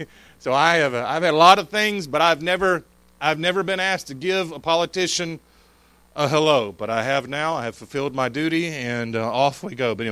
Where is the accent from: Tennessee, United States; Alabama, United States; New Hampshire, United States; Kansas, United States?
Tennessee, United States; Knoxville; and I mentioned I was from Knoxville, Tennessee.